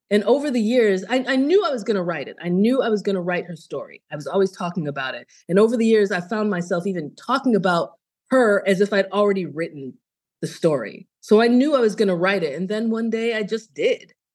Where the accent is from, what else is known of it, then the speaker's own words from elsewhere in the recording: United States; So I'm Nigerian American. Both of my parents are Igbo.